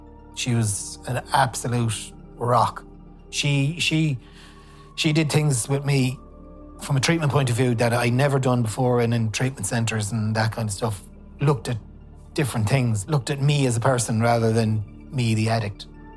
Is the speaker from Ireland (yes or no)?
yes; Limerick, Munster, Ireland; because like I'm from Moira, so I would have grown up around a lot of people that have been through the courts and the prison system